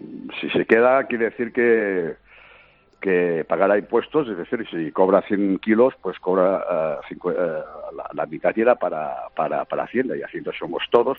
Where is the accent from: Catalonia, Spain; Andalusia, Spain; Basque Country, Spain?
Catalonia, Spain; Torelló; Torelló, y a los de Torelló nos llaman pescayunas.